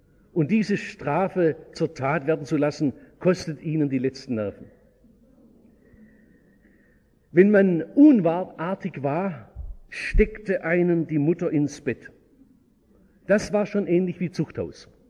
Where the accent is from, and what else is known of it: Baden-Württemberg, Germany